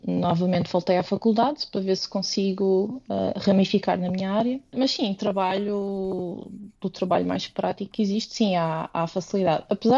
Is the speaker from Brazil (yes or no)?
no; Portugal; now in Copenhagen, Denmark; tal como um bom português